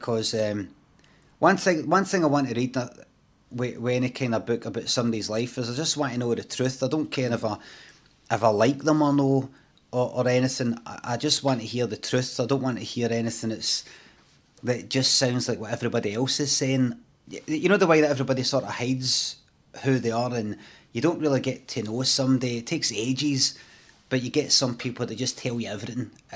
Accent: Carnwadric, Scotland, United Kingdom; If you want to see Carnwadrick, you can Google it. I grew up on Stana Lane Street.

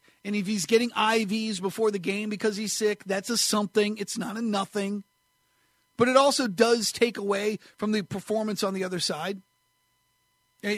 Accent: New Hampshire, United States; I grew up in New Hampshire. We used to wear coats over our costumes.

